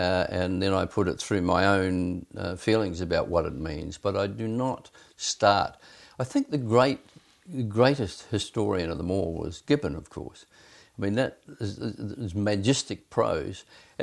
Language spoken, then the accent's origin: English; New Zealand; mainly Scottish, a little bit of English, a little bit of Irish, not nearly as much Irish as Australia, but we were a very Anglo-Saxon country and culture